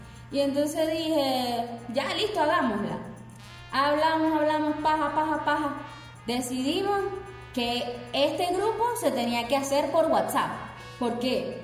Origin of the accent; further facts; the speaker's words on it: Maracaibo, Zulia, Venezuela; Somos dos maracuchos tratando de emprender.